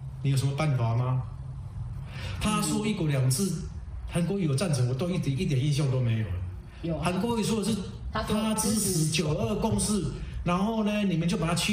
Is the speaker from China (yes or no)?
no; Taiwan; 在台湾这边土生土长，我当然希望台湾是一个主权独立的国家，我可以出去说，哎 ，I come from Taiwan。